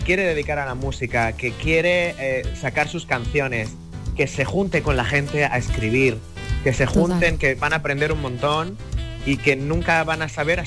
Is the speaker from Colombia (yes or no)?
no; Murcia, Region of Murcia, Spain; Yo como soy de Murcia sería papá Levante.